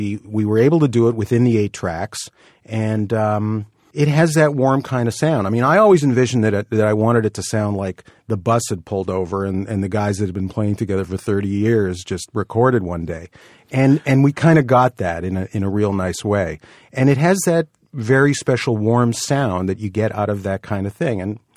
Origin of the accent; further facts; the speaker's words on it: Toronto, Ontario, Canada; Yeah, growing up in Toronto in the 60s, we all got into music.